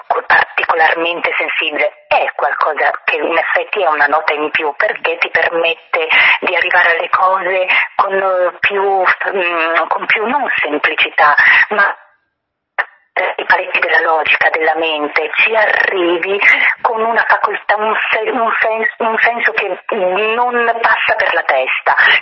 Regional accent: Turin, Piedmont, Italy; born there; io sono nata a Torino ma i miei genitori sono entrambi pugliesi, io sono felice che le mie radici arrivano, partono da quella terra.

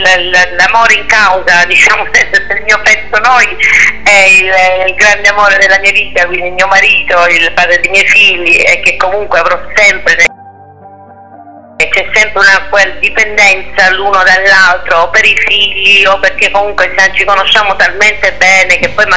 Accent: Aci Castello, Sicily, Italy; sono di Acicastello è un paesino, il paesino del Berga, dove nascono i faraglioni, nasce di Sera Lachea, il castello di Acicastello, quindi sono cresciuta in questo paesino, per un po' le mie radici

